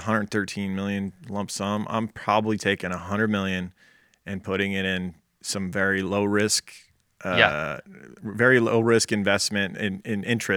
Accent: Las Vegas, Nevada, United States; I grew up in Vegas. Everyone just thinks it's the strip. There's more to it.

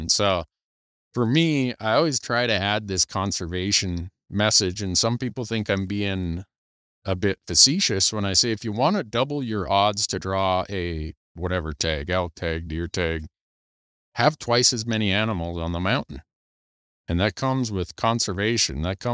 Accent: Montana, United States; Like my home state of Montana, we issue statutorily, we have to issue 17,000 non-resident deer and elk tags.

